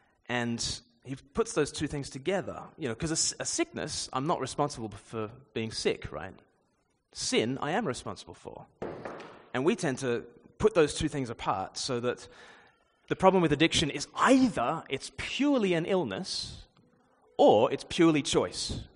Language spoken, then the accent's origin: English; Australia; born there; just as I was born in Australia and had nothing to do with it